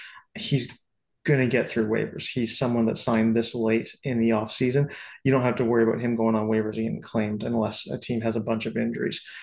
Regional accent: London, Ontario, Canada; I'm from the London area, so he's someone I've seen growing up

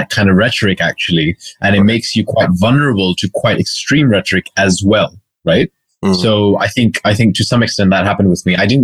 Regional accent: Riyadh, Riyadh Province, Saudi Arabia; I grew up in Riyadh, in the capital city.

